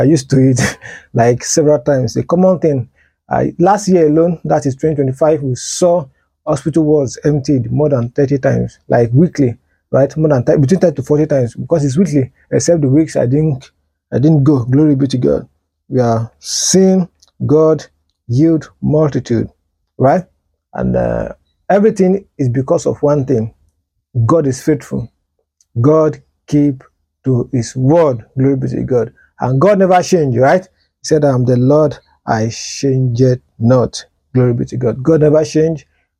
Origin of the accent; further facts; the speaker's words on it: Ondo, Nigeria; now in Lagos, Nigeria; I'm a preacher of God's Word. I'm from Ondo State. I base in Lagos.